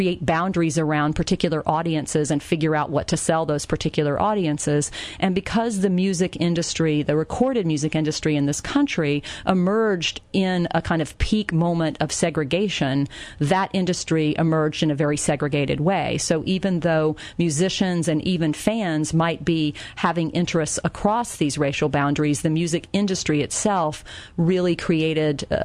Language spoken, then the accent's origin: English; Atlanta, Georgia, United States; I grew up in Atlanta in a time of integrated schools